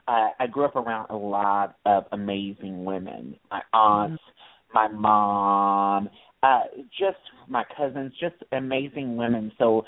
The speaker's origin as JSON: {"language": "English", "town": "Louisville", "region": "Kentucky", "country": "United States", "tie": "born or raised there", "said": "My parents divorced when I was young, and I grew up in South Louisville by Churchill Downs. I was born in St. Anthony's Hospital."}